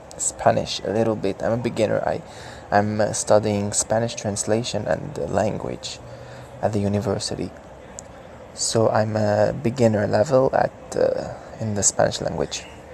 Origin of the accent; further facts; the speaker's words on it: Lebanon; English is a second language; I'm from Lebanon and I'm Armenian, so of course I'm gonna be in touch with the Arabic and Armenian language.